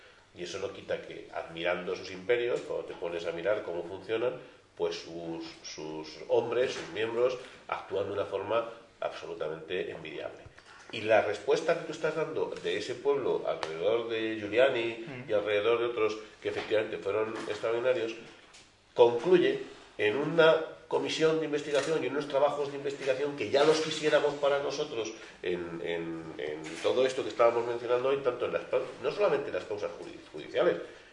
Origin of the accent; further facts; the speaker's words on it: Spain; Una cosa es que como patriotas y como españoles